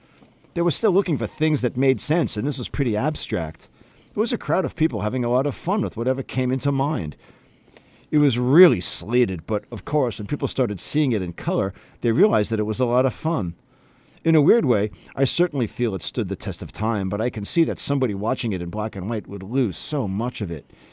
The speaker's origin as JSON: {"language": "English", "country": "United Kingdom", "said": "Being British, we thought we'd give it to the BBC, which in those days was the biggest channel"}